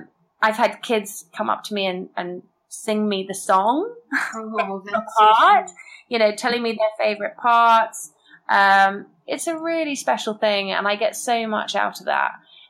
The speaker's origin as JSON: {"language": "English", "region": "England", "country": "United Kingdom", "said": "I mean, because we're British, we live in York, all our family are, you know, back home in England."}